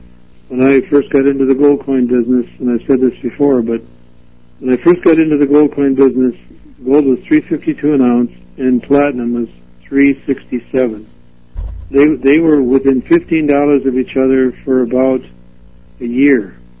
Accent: Red Wing, Minnesota, United States; My hometown is Red Wing, Minnesota.

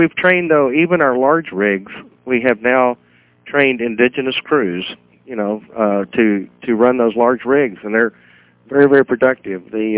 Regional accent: United States; we tried to, as an American, think that we could do it better ourselves

